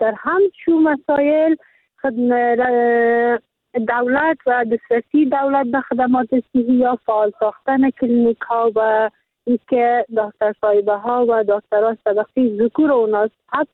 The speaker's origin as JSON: {"language": "Persian", "region": "Faryab", "country": "Afghanistan", "said": "در ولایت ما با 14 ولسوالی که ولایت فاریاب داره"}